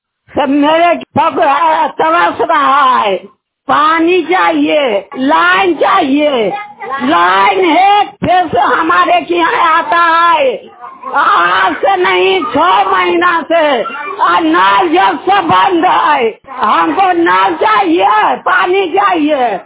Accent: Mian Bigha, Bihar, India; मैं मियाँ बिघा के निवासी हूँ, मेरा जिला प्रखंड नरदीगंज है, जिला नवादा है, मियाँ बिघा के रहने वाली हूँ।

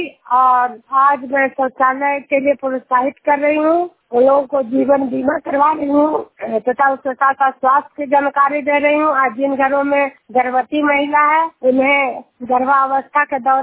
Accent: Giriyar, Bihar, India; मैं नालंदा जिला के हिलसा प्रखंड गिरियार गांव की निवासी हूँ।

